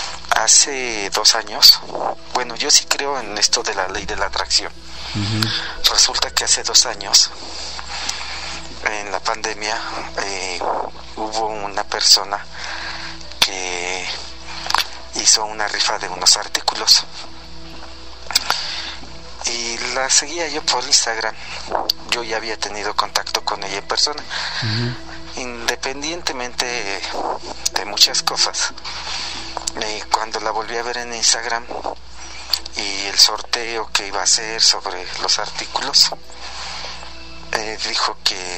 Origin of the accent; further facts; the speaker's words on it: Real del Monte, Hidalgo, Mexico; de Real del Monte.